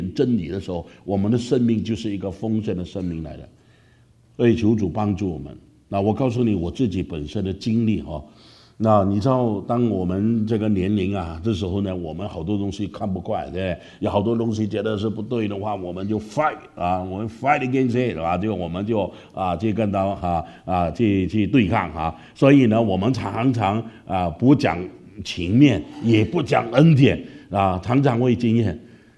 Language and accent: Chinese; Malaysia; 我在马来西亚，我是马来西亚第二代的华侨，那我是在马来西亚长大的一个当时呢年轻人，